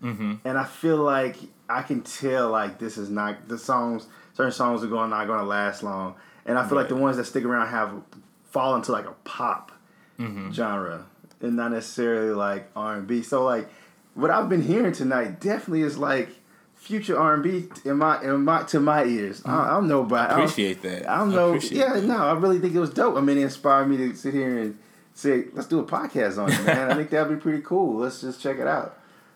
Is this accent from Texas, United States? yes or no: yes; Duncanville, Texas, United States; now in New York, United States; a good friend of mine from my hometown, Duncanville, woo-hoo, back in Dallas, the Dirty D. I learned that up here in New York, the big D is Detroit. But whatever, you know, I still rep that Dallas.